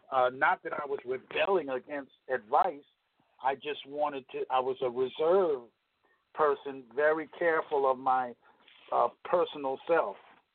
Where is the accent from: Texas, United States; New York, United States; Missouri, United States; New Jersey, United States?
New York, United States; Because growing up in New York, for the most part, New York, there's a lifestyle there.